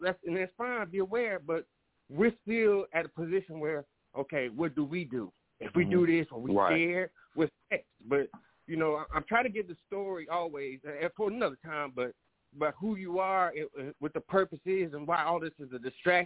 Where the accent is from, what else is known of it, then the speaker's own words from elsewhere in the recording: Champaign, Illinois, United States; because I grew up in Champaign.